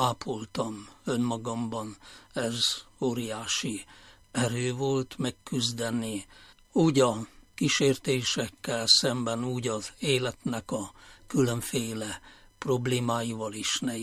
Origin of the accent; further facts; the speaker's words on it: Csíkszentsimon, Harghita, Romania; also born or lived in Madéfalva; Csíksomlyó közelében nőttem fel, hiszen Madifalván születtem, ami jó 10 kilométerre van Csíksomlyótól, és gyermekként aztán Madifalváról elköltöztünk Csíkszentsimonba, de az is egy olyan 15 kilométerre van Csíksomlyótól.